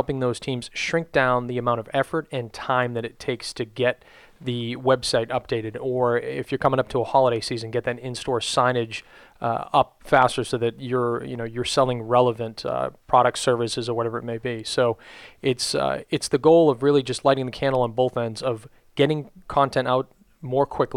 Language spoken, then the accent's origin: English; Boston, Massachusetts, United States; I'm actually originally from Boston